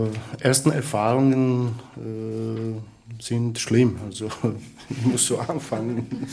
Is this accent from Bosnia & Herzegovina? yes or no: yes; Bosnia & Herzegovina; German is a second language; moved away as an adult; now in Linz, Austria; ich komme aus Bosnien, seit 10 Jahren in Linz in Österreich.